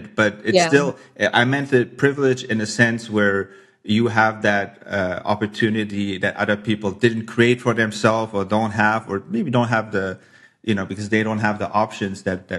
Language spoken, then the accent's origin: English; Luxembourg; also born or lived in United States; because I am from here, but I'm also American in a way. I don't know. I think I just I've lived there for so long and I know so many people.